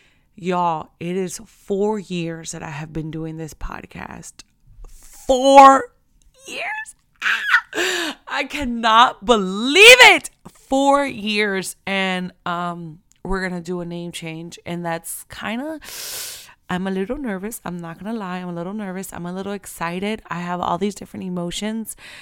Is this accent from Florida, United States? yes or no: yes; Florida, United States; Like, I'm from Florida. Where y'all at, Florida?